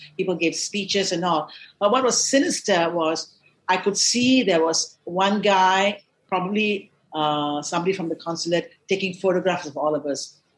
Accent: Malaysia; now in United States; what if I can't come to... come back to Malaysia? What if they ban me from coming back to Malaysia, right?

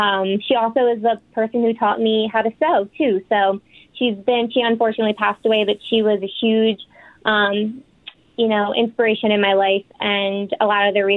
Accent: Pennsylvania, United States; So I'm actually from Philadelphia area. I grew up in a town called Bucks County.

